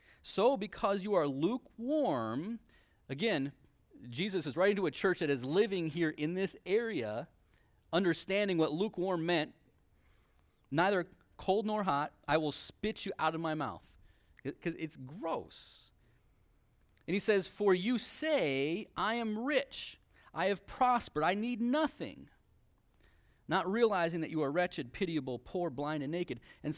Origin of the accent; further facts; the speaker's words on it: Seattle, Washington, United States; also born or lived in Portland; I'm from Seattle, and we lived in Portland